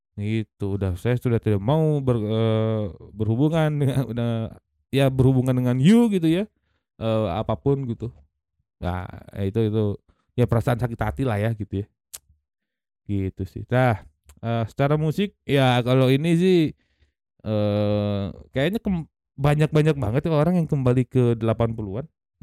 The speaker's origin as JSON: {"language": "Indonesian", "town": "Bandung", "region": "West Java", "country": "Indonesia", "said": "Tapi ya ini tuh lagu yang gue bikin bukan serta-merta gue menghina kota gue, tapi mengkritisi bahwa anjing mah nyawe gitu, masa weh kita mau gini-gini aja gitu di Bandung gitu."}